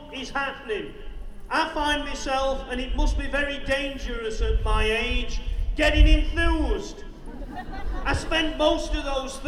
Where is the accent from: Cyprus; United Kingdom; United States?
United Kingdom; Clay Cross, East Midlands; I'll be honest, I'm from Claycross